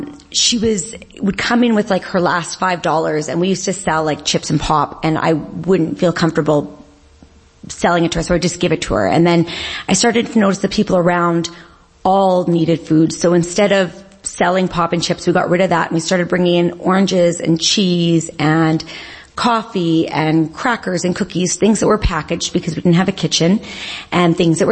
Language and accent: English; Regina, Saskatchewan, Canada; because I grew up here in Regina with immense privilege. My dad's a doctor. My mom's a nurse who was able to stay home throughout my childhood.